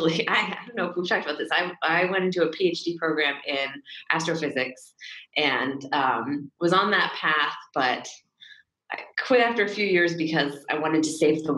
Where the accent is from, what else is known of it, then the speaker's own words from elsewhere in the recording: California, United States; That was in my hometown in California